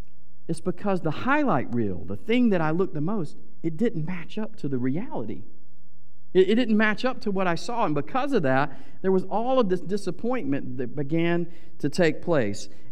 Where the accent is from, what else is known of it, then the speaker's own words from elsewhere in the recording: Atlanta, Georgia, United States; So around this age, there's a local theme park where I grew up in Atlanta called Six Flags.